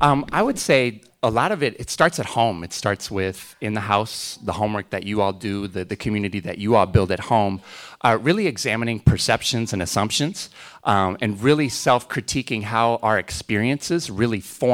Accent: Minnesota, United States; now in Madison, United States; I'm a transplant from Minnesota. I actually came here to UW-Madison. I graduated here in 2013.

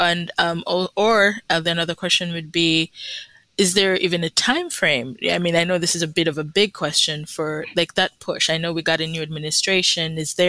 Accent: Uganda; moved away; I would definitely say that I'm an immigrant. I'm from Uganda, you know

